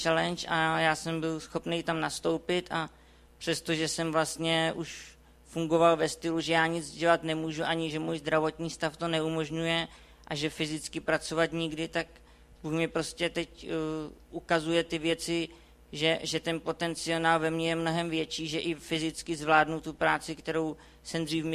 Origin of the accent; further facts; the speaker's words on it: Ústí nad Labem, Ústí nad Labem Region, Czechia; je mi 26 let a pocházím z Ústí nad Labem a já jsem vlastně na začátku, vyrůstal jsem v napůl křesťanské rodině